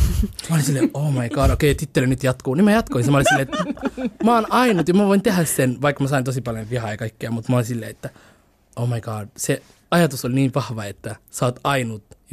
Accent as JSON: {"language": "Finnish", "country": "Somalia", "said": "mä oon somalialainen ja meidän sininen taivaan värinen lippu"}